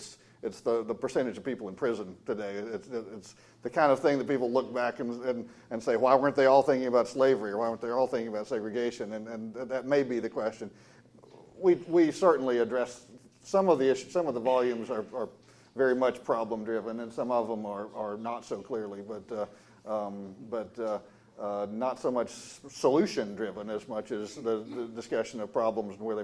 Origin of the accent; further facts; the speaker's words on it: the South, United States; First of all, I'm not particularly proud of being a Southerner.